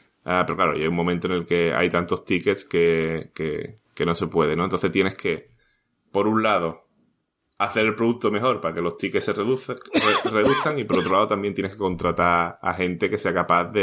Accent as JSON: {"language": "Spanish", "country": "Spain", "said": "ahora somos cuatro españoles en la empresa."}